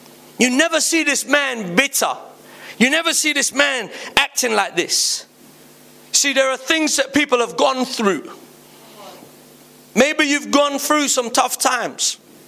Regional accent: London, United Kingdom; I talk the way I talk. Born and raised in South London my whole life. I'm not ashamed of that.

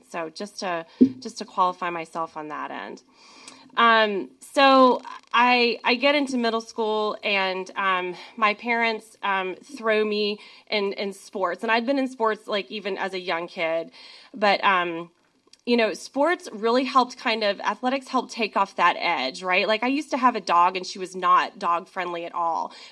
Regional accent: Georgia, United States; So I grew up in Georgia. I have a younger sister. And for like the first half of my life, had a pretty charmed life. Two loving parents. My mom was like a soccer mom in the suburbs of Atlanta.

